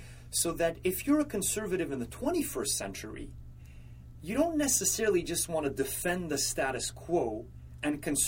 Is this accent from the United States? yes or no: no; Canada; I come from Canada. There are plenty of opportunities in Canada.